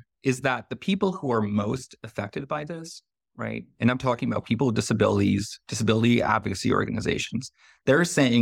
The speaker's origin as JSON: {"language": "English", "region": "Ontario", "country": "Canada", "tie": "born or raised there", "said": "I grew up in Ontario, right? I did my undergrad in Ontario as well, right? My entire life that I was living in Ontario"}